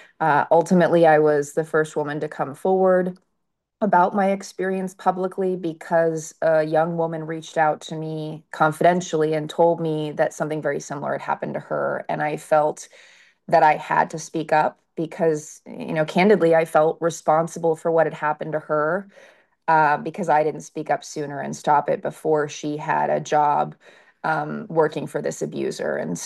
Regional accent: San Diego, California, United States; moved away as an adult; now in New York, United States; I've spent the majority, if not all of my career in and around politics. I grew up originally in San Diego, but I came to New York right after college

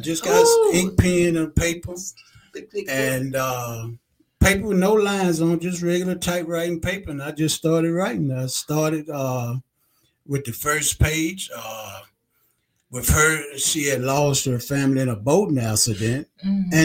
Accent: Montgomery, Alabama, United States; Although I do go back to Montgomery, Alabama, and, you know, that's where I was raised, born.

